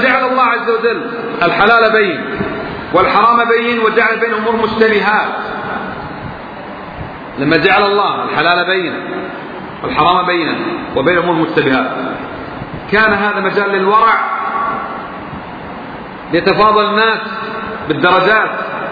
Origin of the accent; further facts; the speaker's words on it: Kuwait; القرآن اللي عندنا في الكويت ما في